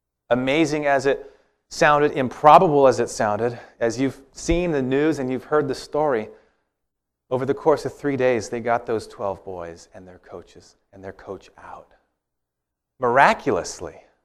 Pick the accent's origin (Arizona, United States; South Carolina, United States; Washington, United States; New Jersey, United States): Washington, United States; Walla Walla; Like, I grew up in Walla Walla, which is kind of is that a weird name for a town?